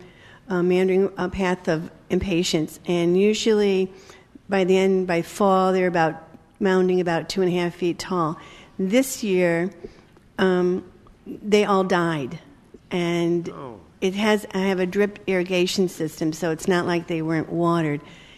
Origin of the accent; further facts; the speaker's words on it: Brookfield, United States; I'm from Brookfield.